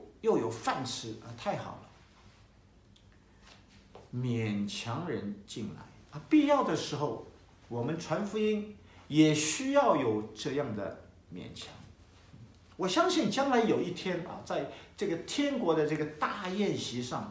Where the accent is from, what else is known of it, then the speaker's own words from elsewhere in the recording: China; 我们中国人比较含蓄中国是礼仪之邦，我们比较含蓄，比较客气比较客气